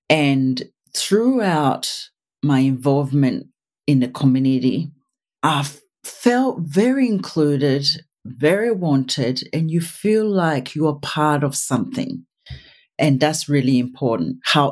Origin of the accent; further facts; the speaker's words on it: Ghana; moved away as an adult; now in Australia; from Ghana. That's where I was born. Ghana is west coast of Africa. And I came to Australia after, I guess, equivalent to high school.